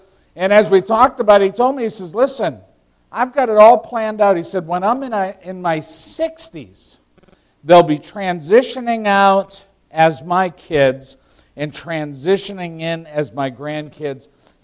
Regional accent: Massachusetts, United States; now in Vermont, United States; I grew up in Massachusetts, and I had known him from way back.

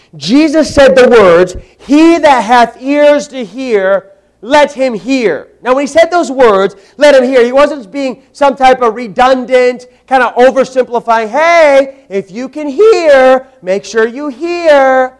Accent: Arizona, United States; I'm from Arizona. I love Arizona. Can I tell you several reasons why I loved Arizona? I live there now.

